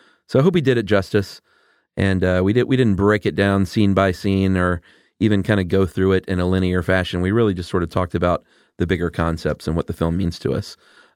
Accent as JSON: {"language": "English", "town": "Atlanta", "region": "Georgia", "country": "United States", "said": "Well, I'm from Atlanta."}